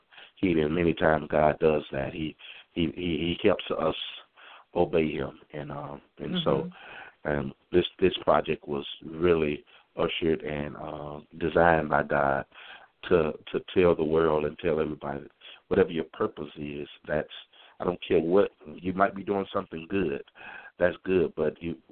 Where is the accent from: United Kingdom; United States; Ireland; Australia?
United States; Mississippi; I'm from Mississippi